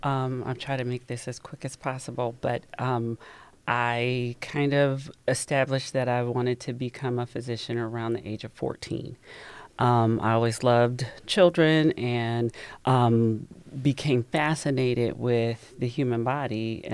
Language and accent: English; Dayton, Ohio, United States; I am the oldest of three daughters, and I have a mother who is a trailblazer, but we grew up in the Dayton, Ohio area.